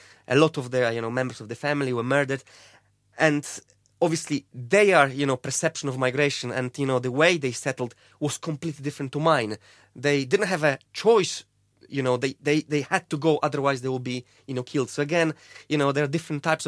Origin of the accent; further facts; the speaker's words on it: Poland; I am from Poland originally, and obviously that's my background, if you like.